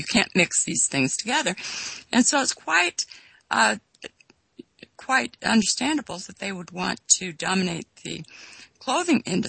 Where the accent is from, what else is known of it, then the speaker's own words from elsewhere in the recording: Sacramento, California, United States; Oh, no. I grew up in California.